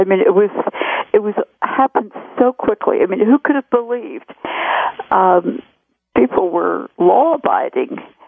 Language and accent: English; the Ozarks, United States; I come from the Ozark Mountains, where we didn't have this opportunity.